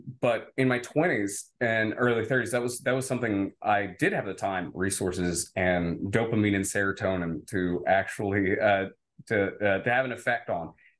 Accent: Louisiana, United States; start working with Governor Bobby Jindal and his campaign in Louisiana, where I'm from. I am, I'm born and raised in Cajun country. I don't have an accent.

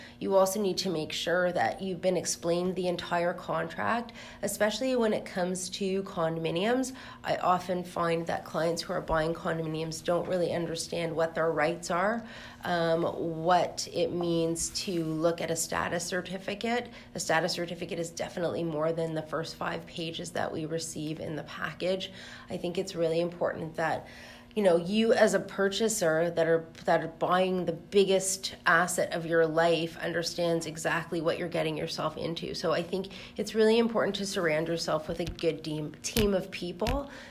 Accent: Toronto, Ontario, Canada; also born or lived in Frankfurt, Germany; I grew up in Toronto. I actually started out in criminal law. I moved to Frankfurt, Germany. I practiced at a very big firm there for a while. I came back here.

